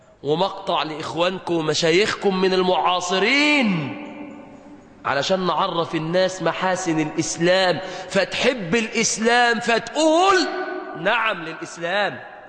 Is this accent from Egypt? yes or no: yes; Egypt